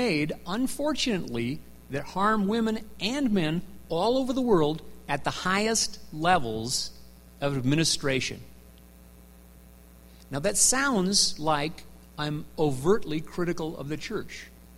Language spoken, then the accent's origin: English; North Dakota, United States; I grew up in North Dakota, which you'll be happy to know was the last state in the Union that had a temple in the church.